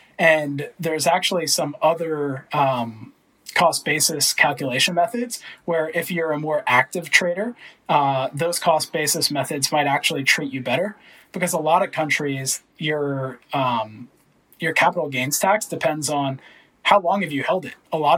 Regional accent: United States; moved away as an adult; now in Australia; So I live in Australia, but I'm from the United States. And being from the US, that means I have the great pleasure of my IRS saying you owe us taxes no matter where you live

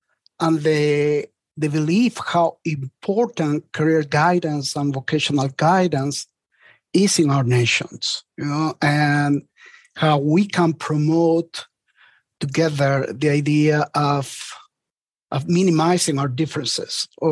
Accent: Peru; I'm from Peru, South America, so I tend to visit more South America than Central America

